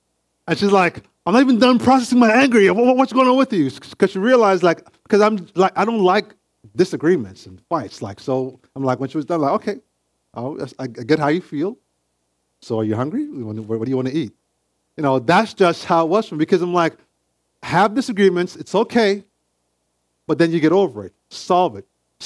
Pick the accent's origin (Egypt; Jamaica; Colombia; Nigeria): Jamaica; how we used to handle some conflict growing up in Jamaica.